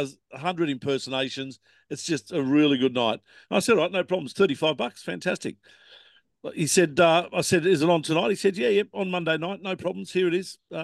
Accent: Australia; I said, you don't know me, but I'm from Australia.

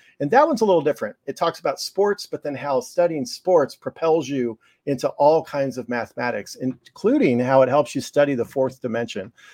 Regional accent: Philadelphia, Pennsylvania, United States; I grew up in Philly, obviously, and it just looks so different.

